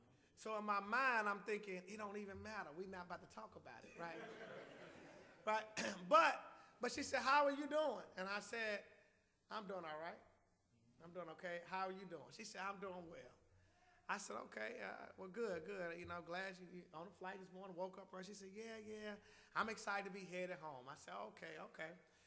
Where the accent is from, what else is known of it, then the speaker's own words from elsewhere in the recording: Nashville, Tennessee, United States; And I said, I'm from Nashville.